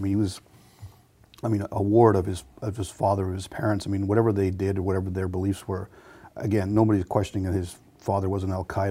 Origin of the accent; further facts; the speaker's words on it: Canada; obviously I'm a Canadian